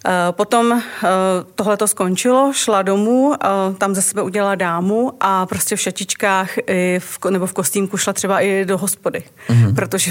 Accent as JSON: {"language": "Czech", "town": "Chomutov", "region": "Ústí nad Labem Region", "country": "Czechia", "tie": "born or raised there", "said": "stejně jako Josef, pocházím taky ze severočeského Chomutova."}